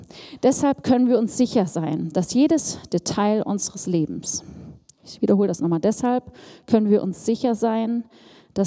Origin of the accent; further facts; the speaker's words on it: Germany; Ich bin in der DDR groß geworden und mein Leben ging beim Denken von der Ostsee bis zur tschechischen Grenze, von der polnischen Grenze bis Thüringen.